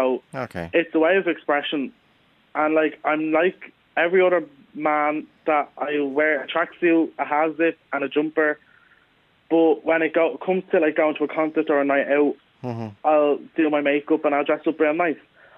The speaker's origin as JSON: {"language": "English", "town": "Swords", "region": "Leinster", "country": "Ireland", "said": "because I'm from Swords, so even just walk around Swords"}